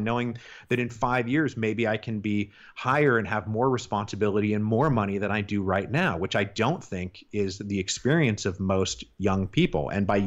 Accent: Seattle, Washington, United States; also born or lived in Portland; You know, I'm from Seattle originally. I don't live there anymore, but I lived in Seattle. I lived in Portland.

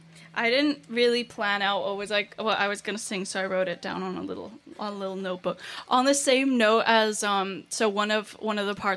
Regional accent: Iceland; also born or lived in United States; growing up in Iceland was just, you know, it was fun, but I was like, you know, I had grown up partially in America and I was half Chinese

